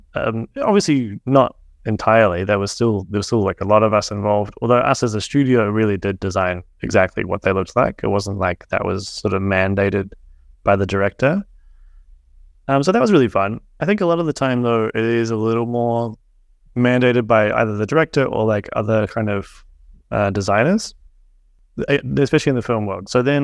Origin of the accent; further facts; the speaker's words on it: New Zealand; And I do think as a New Zealander, we never had like a big film industry.